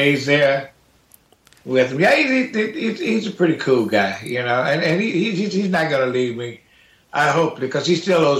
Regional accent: Virginia, United States; Clarence is originally from my hometown, he's from Virginia.

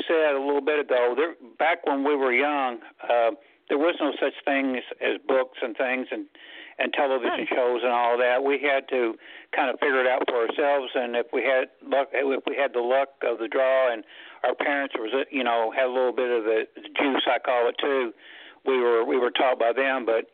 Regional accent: Hazard, Kentucky, United States; they understood where I was coming from because they were hill people. You know, we're from Hazard, Kentucky, all up and through there.

